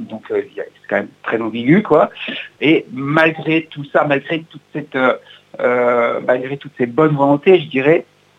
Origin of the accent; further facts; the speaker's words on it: France; en tout cas en tant que Français, on connaît très peu.